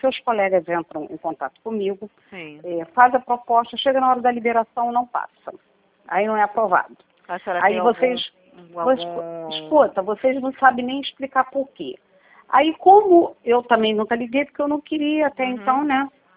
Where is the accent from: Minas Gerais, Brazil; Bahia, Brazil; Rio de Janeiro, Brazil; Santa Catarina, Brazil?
Rio de Janeiro, Brazil; eu sou também do estado do Rio de Janeiro